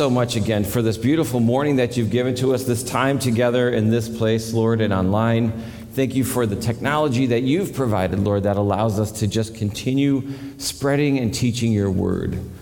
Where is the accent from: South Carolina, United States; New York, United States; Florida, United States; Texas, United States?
New York, United States; And I'm from New York, and so it was really wintry.